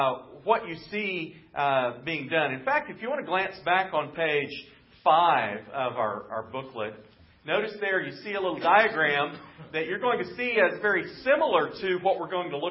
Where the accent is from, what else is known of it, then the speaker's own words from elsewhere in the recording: Midwest, United States; now in Texas, United States; Now, I didn't grow up in Texas. I grew up in the Midwest.